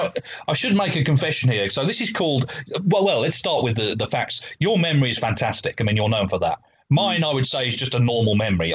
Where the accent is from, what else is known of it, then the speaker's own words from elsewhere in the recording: Walsall, West Midlands, United Kingdom; I grew up in Walsall in the West Midlands in England.